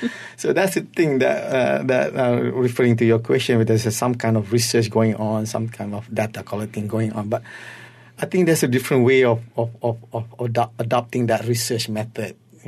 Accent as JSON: {"language": "English", "country": "Malaysia", "said": "being Malay, being Malaysian artist, being who you are at the same time, even though your training is abroad, you know, your education is abroad, but strongly rooted in your own culture."}